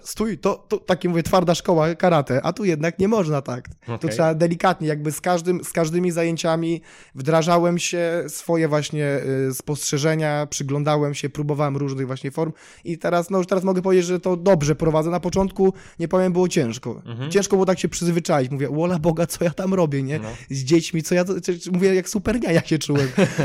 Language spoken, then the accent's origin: Polish; Nowy Dwór Mazowiecki, Masovian Voivodeship, Poland; bo ja z Nowego Dworu Mazowieckiego